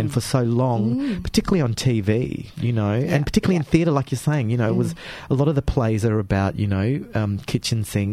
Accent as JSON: {"language": "English", "town": "Darwin", "region": "Northern Territory", "country": "Australia", "said": "Well, yeah, and I'm from Darwin, so you know, it's the same. We have to move"}